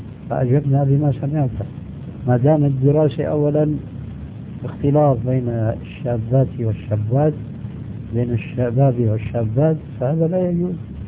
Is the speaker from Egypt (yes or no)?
no; Syria; وكما يقولون عندنا في الشام بلا طول سيرة